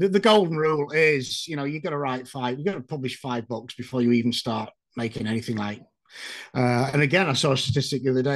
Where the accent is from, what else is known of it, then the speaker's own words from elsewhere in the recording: United Kingdom; speaking as a Brit, sat in the pub, couple of beers